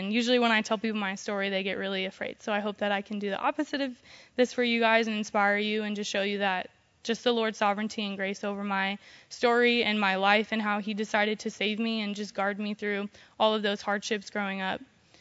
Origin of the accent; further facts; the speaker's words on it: Pasadena, California, United States; also born or lived in Arizona; I was born in Arizona and eventually made our way over to Los Angeles, California, and we decided to stay in Pasadena where we stayed in a shelter there.